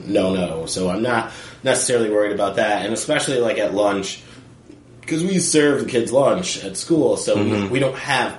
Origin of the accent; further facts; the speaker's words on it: Binghamton, New York, United States; I grew up in Binghamton, which, you know, I have a joke about it, but it's 85% white, 15% you people.